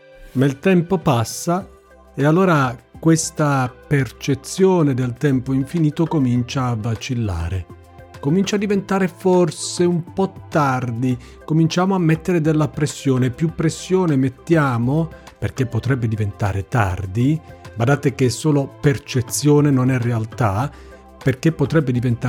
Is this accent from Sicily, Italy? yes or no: no; Apulia, Italy; nel mio dialetto in Puglia, ma penso un po' in tutto il Sud, il lavoro si dica fatica.